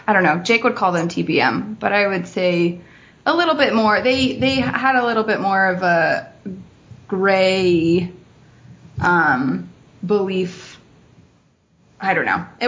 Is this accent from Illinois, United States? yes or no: no; Provo, Utah, United States; also born or lived in Salt Lake City; I was born in Salt Lake and grew up most of my formative years in Utah and Provo. And, I grew up in a faithful family.